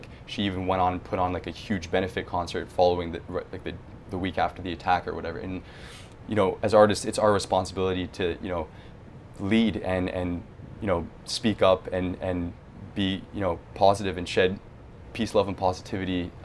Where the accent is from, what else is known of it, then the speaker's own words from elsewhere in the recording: Canada; you keep just realizing how thankful you are for being a Canadian